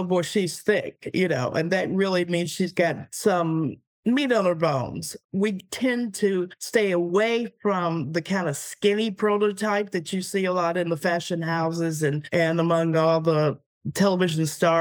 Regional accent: the South, United States; But I grew up in the South, soul food cooking, lots of good gravy and biscuits and lots of butter

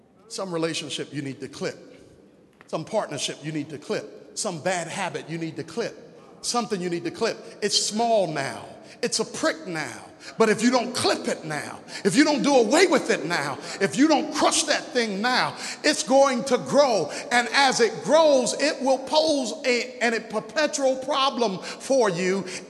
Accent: New York, United States; I mean, I'm from New York, so I don't cry.

